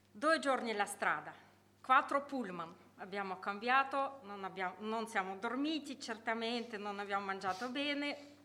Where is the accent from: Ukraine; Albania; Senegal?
Ukraine; Italian is a second language; now in Italy; io e mia famiglia veniamo dall'Ucraina, 5 anni fa siamo venuti.